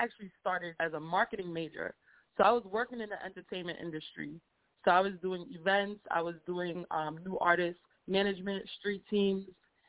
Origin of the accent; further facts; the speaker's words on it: Brooklyn, New York, United States; now in Queens, United States; I'm from Brooklyn, but I live in Jamaica, Queens.